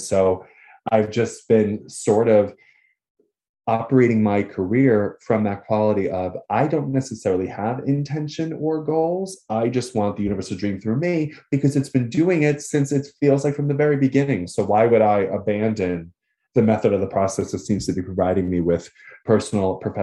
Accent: Long Island, New York, United States; now in Brooklyn, United States; I am from Long Island, New York. I'm coming at you from Brooklyn, New York, baby.

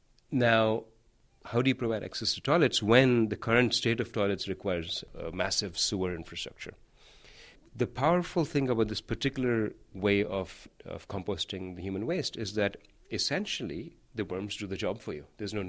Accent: India; Well, I grew up in India. And the thing with India is that there isn't access to very good tertiary education, to higher education.

